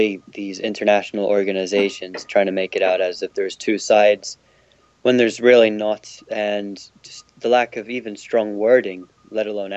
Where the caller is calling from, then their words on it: Leicester, East Midlands, United Kingdom; I'm currently in the United Kingdom in Leicester at this moment, but I'm doing well.